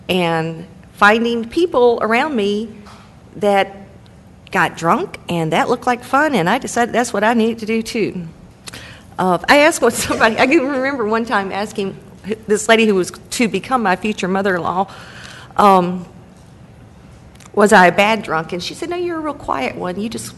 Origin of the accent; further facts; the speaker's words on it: Cedartown, Georgia, United States; I grew up in Cedartown, Georgia, which is up in northwest Georgia. And I think it's a little bit unusual that I had, like, the most perfect childhood. I grew up on a dairy farm.